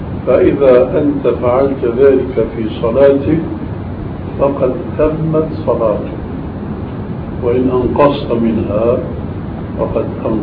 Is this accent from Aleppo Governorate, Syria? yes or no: no; Damascus, Damascus Governorate, Syria; فهم رجل في الأخير أنه صلاته كما يقول عندنا في دمشق فشل، يعني ما هي صحيحة.